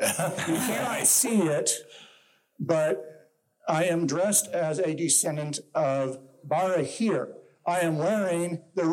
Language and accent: English; Salt Lake City, Utah, United States; now in Ogden, United States; I grew up in Salt Lake City, actually, and currently live in Ogden.